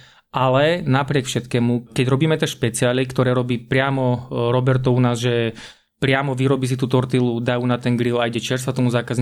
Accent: Martin, Žilina Region, Slovakia; A ja som z Martina.

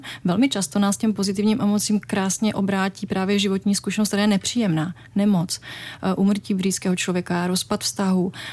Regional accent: Slovakia; No, já jsem Slovenka

